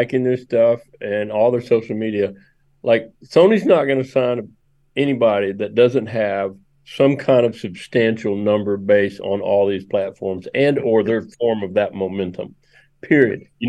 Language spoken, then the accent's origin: English; Memphis, Tennessee, United States; I grew up in Memphis, and I grew up playing drums in a racially mixed gospel band, right?